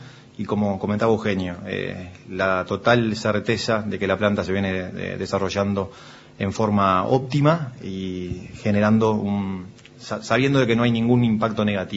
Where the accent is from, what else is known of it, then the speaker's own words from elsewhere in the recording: Durazno, Uruguay; born there; also born or lived in Montevideo; now in Fray Bentos, Uruguay; Yo soy nacido en Durazno, sí. Luego viví la mayor parte de mi vida en Montevideo y los últimos 6 años antes de ingresar a la empresa estuve estudiando en el exterior. Y soy uno de los casos de que nos mudamos con mi familia aquí a Fray Bentos.